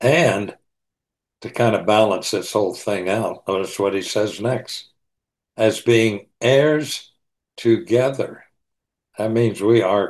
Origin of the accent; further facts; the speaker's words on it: United States; In this country, if you're American, you can't tell me what to do. I'm an American.